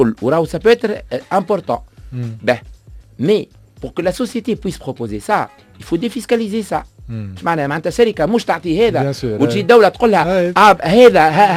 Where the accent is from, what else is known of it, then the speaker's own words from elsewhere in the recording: Tunisia; يبدو اللي عندنا في تونس دي زون سبيسياليزي